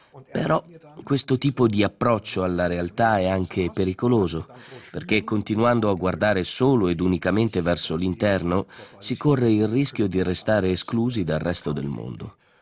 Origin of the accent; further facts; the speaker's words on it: Zug, Switzerland; born there; Zugo, la mia città natale, è un tipico esempio di questa doppia velocità